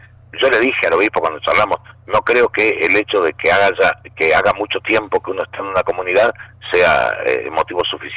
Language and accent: Spanish; Córdoba, Argentina; Yo soy oriundo de Córdoba, de capital, Córdoba.